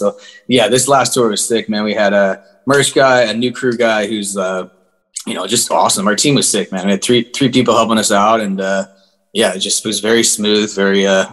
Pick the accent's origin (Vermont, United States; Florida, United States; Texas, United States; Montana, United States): Montana, United States; now in Los Angeles, United States; Yeah, so my project from Montana, I grew up in Montana, moved to LA, and that band kind of fell apart.